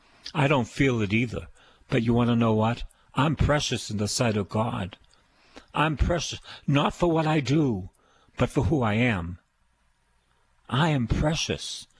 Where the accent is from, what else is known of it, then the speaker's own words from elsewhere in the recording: Boston, Massachusetts, United States; Anyway, I'm a Bostonian, and I am preaching to people in Phoenix, Arizona